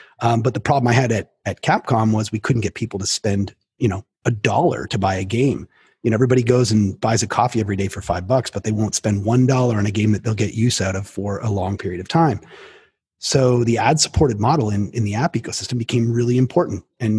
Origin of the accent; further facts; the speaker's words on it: Canada; I'm Canadian.